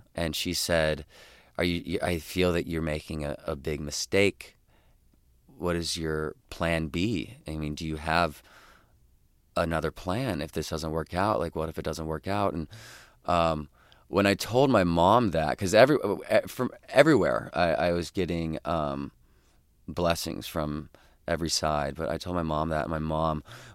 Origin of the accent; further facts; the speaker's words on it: Idaho, United States; throughout my entire life growing up in Idaho, we would go, you know, to his congregation every week